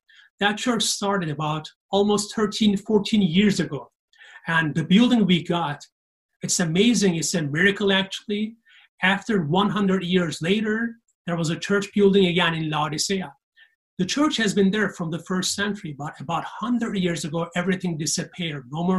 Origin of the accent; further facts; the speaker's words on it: Turkey; I'm coming from Turkey. Let me give you a brief information about my country.